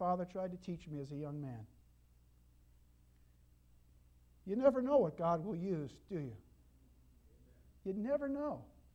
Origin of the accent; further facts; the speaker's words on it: New Jersey, United States; My wife and I, who you know is from North Adams, I'm from New Jersey, fell in love, wanted to get married